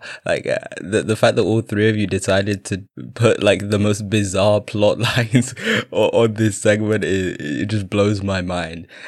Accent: England, United Kingdom; now as a Brit, I'm just going to like literally compare everything that happened in, well, everything that our country, or at least what England looks like

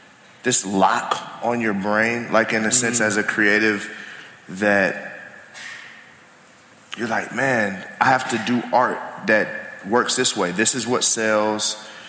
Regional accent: the South, United States; a lot of the frustrations, like growing up in the South

